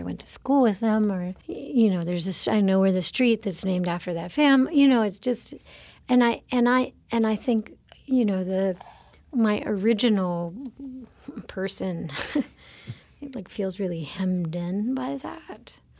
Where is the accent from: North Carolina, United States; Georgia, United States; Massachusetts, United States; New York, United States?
North Carolina, United States; I'm from North Carolina.